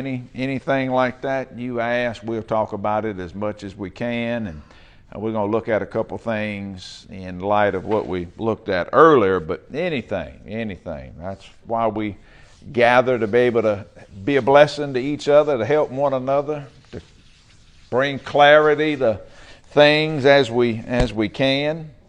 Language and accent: English; Louisiana, United States; they said, man, you from Louisiana? I said, I done lost a lot of my accent. I don't talk like I used to.